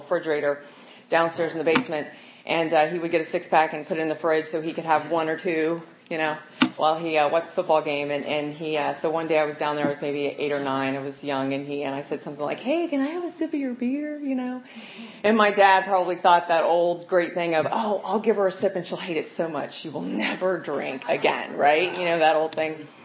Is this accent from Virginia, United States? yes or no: yes; Virginia, United States; I grew up in Northern Virginia, and same thing. My parents will be married 55 years come this July.